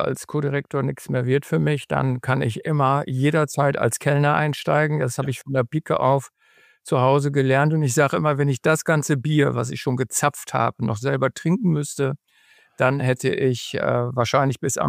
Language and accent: German; Northern Germany, Germany; Wir sind ja als Norddeutsche